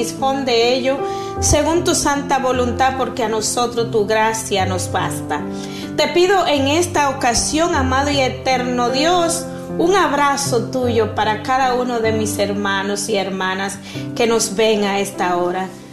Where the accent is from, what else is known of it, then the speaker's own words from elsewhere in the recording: Dominican Republic; moved away as an adult; now in United States; yo soy nativa, oriunda de la República Dominicana, ya con más de 3 décadas viviendo en los Estados Unidos. Nací en el seno de una familia muy humilde.